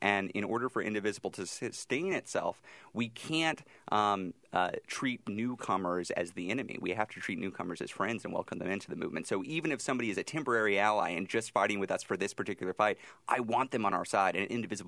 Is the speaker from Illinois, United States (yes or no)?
no; Texas, United States; One thing that I think about is I'm from the South. I grew up in the boonies in Texas.